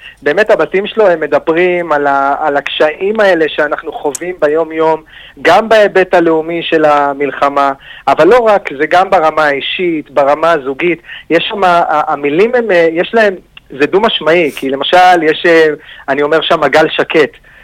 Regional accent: Tel Aviv, Tel Aviv District, Israel; הגרתי בתל אביב בילדותי

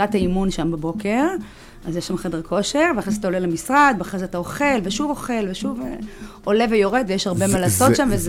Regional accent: Ramat Gan, Tel Aviv District, Israel; אני רמת גנית במקור.

